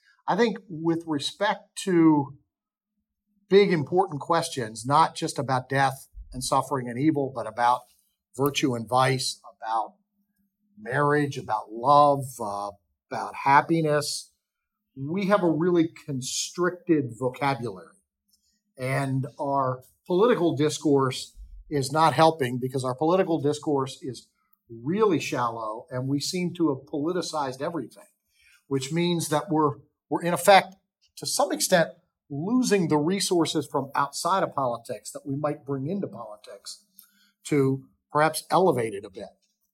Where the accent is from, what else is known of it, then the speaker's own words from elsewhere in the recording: Washington, D.C. area, United States; about growing up in the suburbs of DC. So I'm not Irish myself, surrounded by Irish.